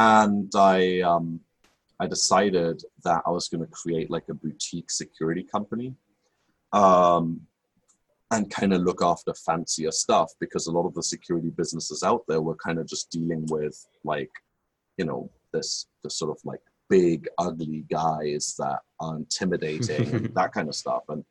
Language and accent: English; Berlin, Germany; I'm German, right? So I grew up in Berlin.